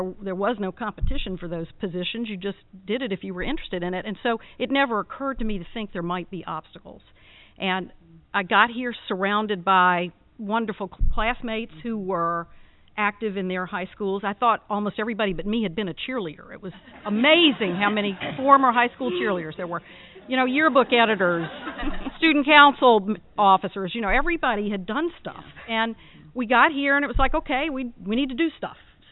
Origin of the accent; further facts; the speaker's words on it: Alabama, United States; I'm a Southerner. I grew up in Alabama. I went to a small girls' private school.